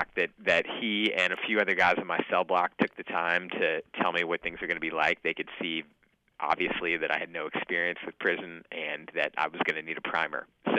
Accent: St. Louis, Missouri, United States; the St. Louis Post-Dispatch, the newspaper from my hometown, there were a couple other guys from St. Louis who got the paper

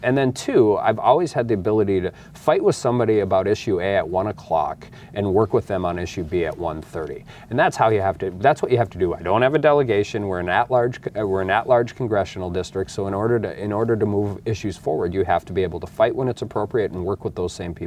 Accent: Dickinson, North Dakota, United States; also born or lived in Grand Forks; Yeah, I grew up in Dickinson. I live there now. I spent 10 years in Grand Forks, moved back to Dickinson in 2006.

